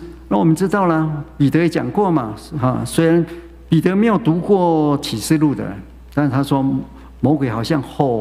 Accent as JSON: {"language": "Chinese", "country": "China", "said": "我们中国人一看到宰就是一年嘛"}